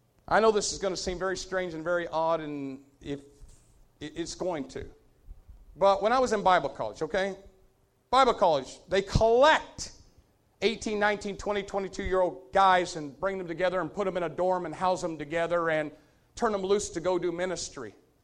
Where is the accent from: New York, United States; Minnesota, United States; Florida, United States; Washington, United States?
Florida, United States; Jacksonville; You know, I'm from Jacksonville, and we're country.